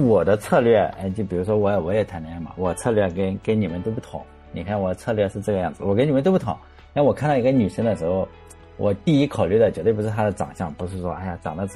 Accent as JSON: {"language": "Chinese", "region": "Shandong", "country": "China", "said": "悲惨，这个山东，哎呀，又给我们山东人抹黑了。"}